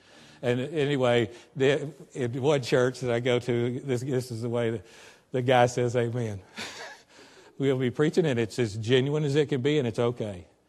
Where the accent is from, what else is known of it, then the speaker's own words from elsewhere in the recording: the South, United States; now in Nebraska, United States; Do you know, I'm from down south. I'm sure I've been up Nebraska long enough that I've lost all of my accent.